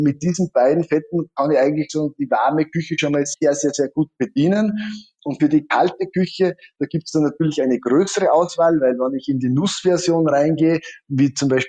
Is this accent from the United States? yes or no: no; Austria